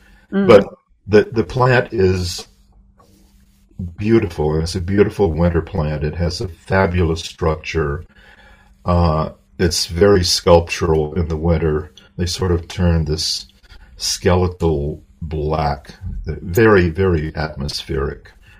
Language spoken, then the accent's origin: English; the South, United States; I grew up in the South, so I should be used to heat